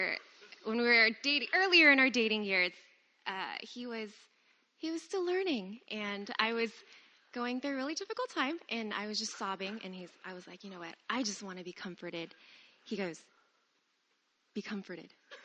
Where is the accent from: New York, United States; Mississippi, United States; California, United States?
California, United States; Rowland Heights; now in Torrance, United States; I grew up in Roland Heights, and we currently reside in Torrance.